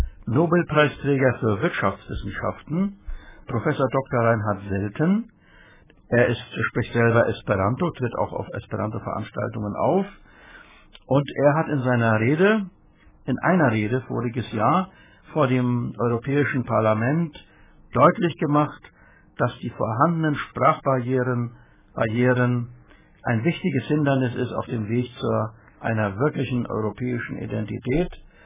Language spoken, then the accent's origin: German; Germany; Wir müssen ja als Deutsche nun misstrauisch sein, und nochmals misstrauisch